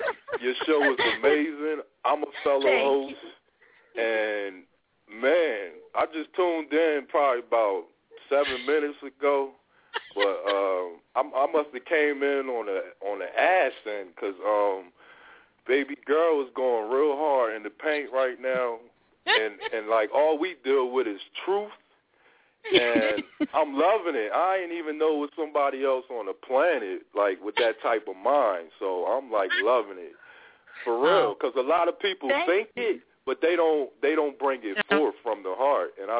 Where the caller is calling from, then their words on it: Las Vegas, Nevada, United States; I'm calling from Las Vegas